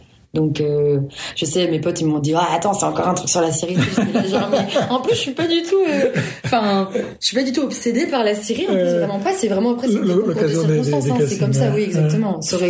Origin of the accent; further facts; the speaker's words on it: Nantes, Pays de la Loire, France; now in Paris, France; Moi, je viens de Nantes. Je suis partie à Paris pour trouver ce que je voulais faire de ma vie.